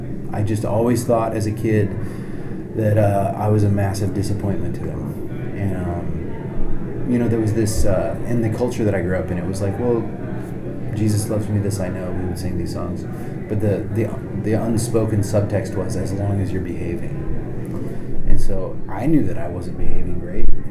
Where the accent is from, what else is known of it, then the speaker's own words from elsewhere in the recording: the South, United States; Like, is it just the denomination that I grew up in the South that didn't talk about new creation and about what we were saved for, you know?